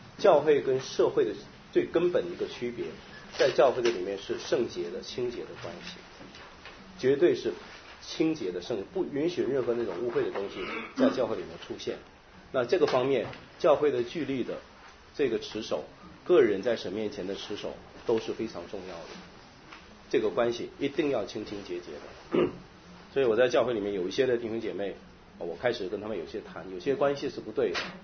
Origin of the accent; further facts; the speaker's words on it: China; 那这个和我们中国人的伦理道德比较相近的